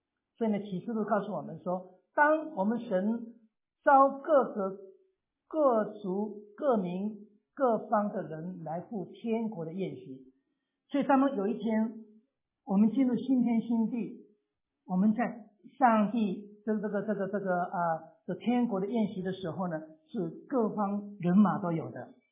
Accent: Taiwan; 像说我们从台湾来的已经是看不见很多了。

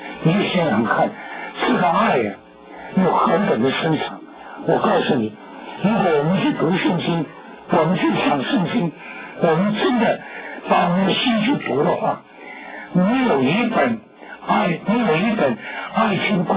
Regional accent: China; 所以我们中国人呢，形容那些男孩子啊，有三个字

